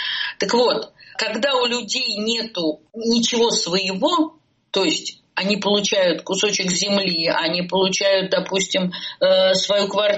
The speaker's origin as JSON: {"language": "Russian", "region": "Moscow", "country": "Russia", "tie": "born or raised there", "said": "я, девочка, которая росла в Бабушкине там в юности"}